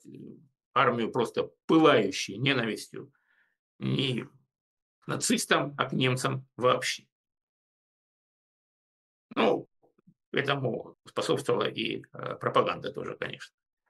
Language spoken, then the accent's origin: Russian; Rostov-on-Don, Rostov Oblast, Russia; в моем родном городе Ростове-на-Дону